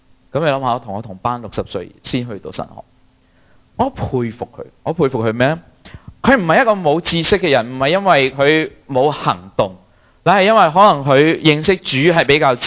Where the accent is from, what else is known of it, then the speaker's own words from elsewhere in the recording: Toronto, Ontario, Canada; now in Los Angeles, United States; 我不是住在这里，我现在是住在洛杉矶。我都是我对美国很陌生，因为我是来自多伦多。